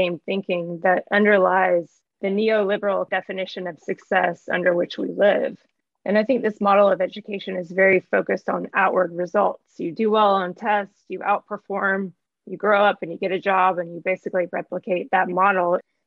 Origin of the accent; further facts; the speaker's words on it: North Carolina, United States; I grew up in North Carolina and the Cherokee tribe was there and are still there